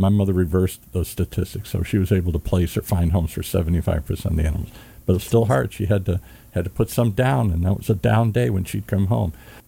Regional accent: Michigan, United States; I grew up in Michigan.

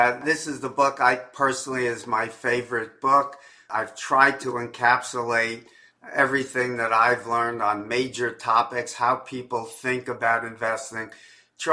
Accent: Bronx, New York, United States; I grew up in the Bronx and never had done anything like that.

